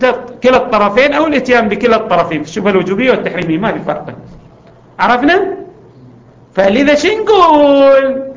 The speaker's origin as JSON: {"language": "Arabic", "region": "Eastern Province", "country": "Saudi Arabia", "accent": "Hasawi", "said": "كما نعبر عنها بلهجتنا الحساوية"}